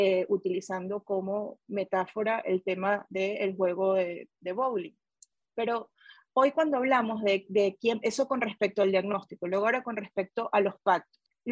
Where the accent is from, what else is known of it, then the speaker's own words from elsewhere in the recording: Venezuela; para nosotros como venezolanos era muy difícil comprender cuál era esta dinámica autodestructiva